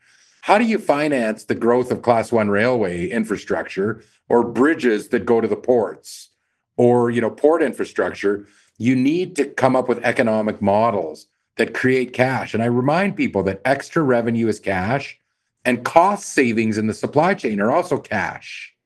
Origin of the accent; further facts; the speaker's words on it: Canada; the things that we as Canadians value, you know, in terms of being Canadian versus being living in another nation around the world.